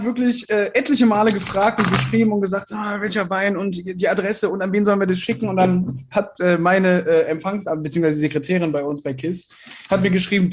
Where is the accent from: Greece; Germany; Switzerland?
Germany; Mannheim, Baden-Württemberg; born there; now in Berlin, Germany; Ich wohne derzeit in Berlin, weil mich mein Job hergezogen hat. Gebürtig bin ich nämlich aus Mannheim.